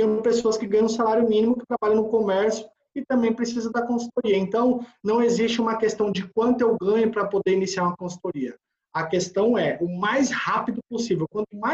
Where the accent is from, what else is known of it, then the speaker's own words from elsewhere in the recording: São Paulo, Brazil; moved away as an adult; now in Mossoró, Brazil; Sou de São Paulo, sou paulista, vim embora para Mossoró, na expectativa de lecionar